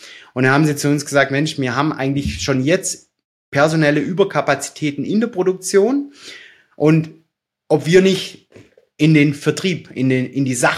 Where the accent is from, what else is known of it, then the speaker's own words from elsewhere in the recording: Pfullendorf, Baden-Württemberg, Germany; Schlussendlich bin ich ja eben in Pfullendorf aufgewachsen